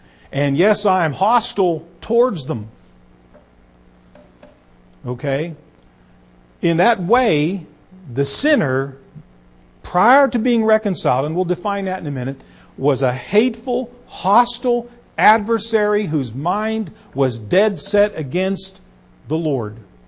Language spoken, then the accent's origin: English; United States; As American patriots, we have enemies today.